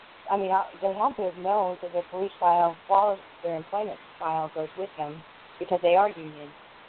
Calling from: California, United States; Hi, I'm calling from California.

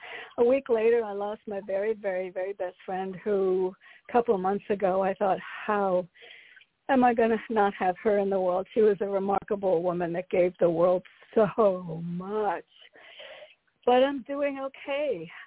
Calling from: Connecticut, United States; from Connecticut.

